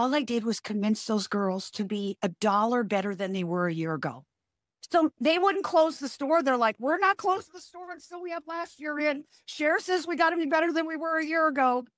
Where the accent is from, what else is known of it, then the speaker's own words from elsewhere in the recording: Nebraska, United States; I am from Nebraska. Nobody's ever guessed. Like, everybody guessed I'm from New York or California or something.